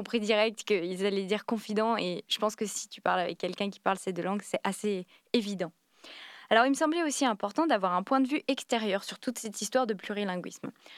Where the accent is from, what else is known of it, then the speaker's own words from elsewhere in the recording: France; les situations dans lesquelles j'ai pu me retrouver en tant que Française parlant anglais.